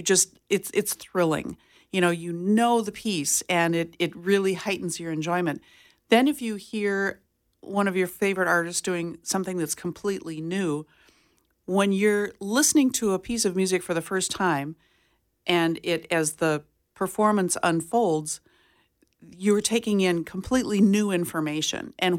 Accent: Jamestown, United States; I grew up in Jamestown, and my degrees are in music, but vocal music, choral music from MSUM.

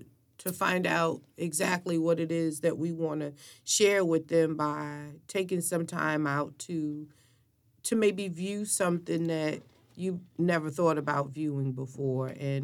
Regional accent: Brooklyn, New York, United States; Spike Lee, you know, growing up in Brooklyn, right? Because that's where I spent my teenage life.

